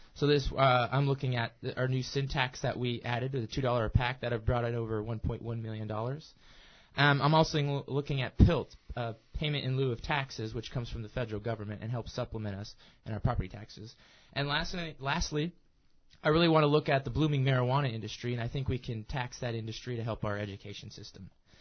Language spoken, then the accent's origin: English; Ketchikan, Alaska, United States; I am born and raised in Ketchikan, Alaska. I graduated in 2013 from K-High. I'm a product of the public school system here.